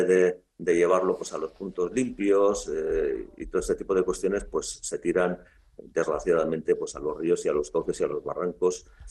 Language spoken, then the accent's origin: Spanish; Tolosa, Basque Country, Spain; born there; no conocí una inundación histórica en 1950, ¿no? Porque nací posteriormente, pero en Tolosa también se destruyó el arbolado de ribera